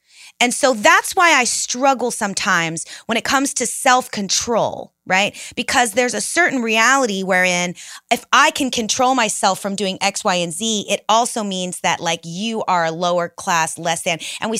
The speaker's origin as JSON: {"language": "English", "region": "West Coast", "country": "United States", "said": "But then I moved to the South and down here. So I'm from the West Coast."}